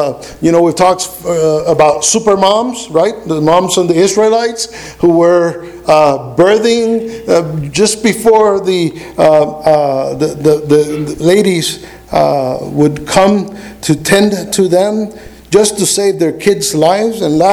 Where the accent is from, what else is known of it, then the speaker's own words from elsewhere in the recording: Puerto Rico; also born or lived in New York; now in United States; I'm from New York. I was born there. I was raised in Puerto Rico. I'm living in the United States.